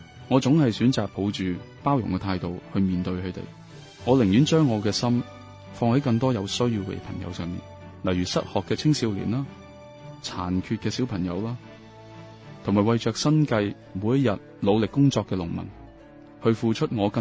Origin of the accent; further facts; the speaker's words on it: Hong Kong; 我们从小个开始就在殖民地的社会长大，可以说在中西文化交流。在香港，我们都很重视合约的精神